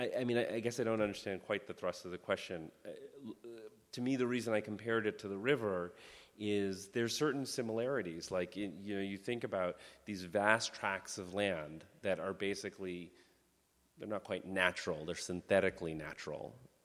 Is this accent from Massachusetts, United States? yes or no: yes; Boston, Massachusetts, United States; other than my own personal experiences growing up in Boston with the BPD